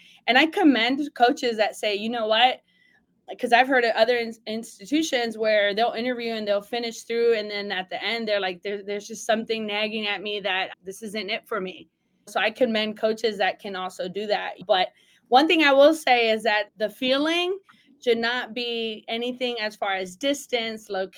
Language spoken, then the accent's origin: English; San Diego, California, United States; I've moved around. I'm in the DMV and I'm from San Diego, California.